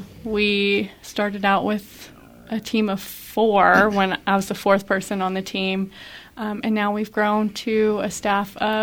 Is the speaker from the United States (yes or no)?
yes; Emporia, Kansas, United States; So I grew up in Emporia, Kansas.